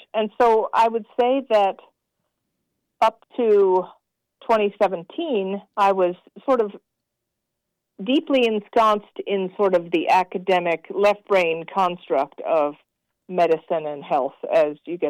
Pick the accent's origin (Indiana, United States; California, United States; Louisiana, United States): California, United States; when I was, you know, growing up in California in the 70s